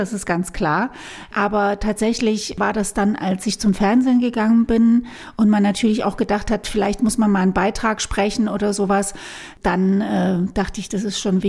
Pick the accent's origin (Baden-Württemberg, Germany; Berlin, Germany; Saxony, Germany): Saxony, Germany; Leipzig; accent: Saxon; Ich bin in der Frauenklinik geboren und aufgewachsen bin ich in Connewitz. Erst in der Karl-Liebknecht-Straße, heute Karli genannt, und später am Connewitzer Kreuz.